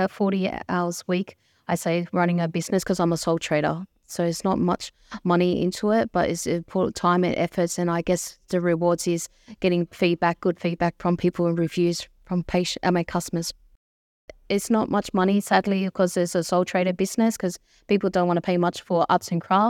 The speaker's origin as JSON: {"language": "English", "town": "Sydney", "region": "New South Wales", "country": "Australia", "tie": "born or raised there", "said": "my people come from the Wurundjeri Nation. So my people come from Bathurst, near Blue Mountains, but I always lived in southwestern Sydney all my life. I was brought up in Perrywood in Fairfield. And then I always lived around southwestern Sydney"}